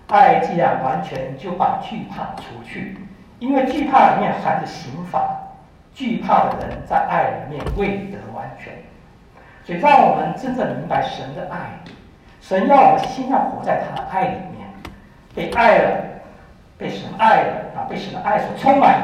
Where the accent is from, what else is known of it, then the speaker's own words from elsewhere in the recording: China; 因为我们都是受到中国式的那种教育长大的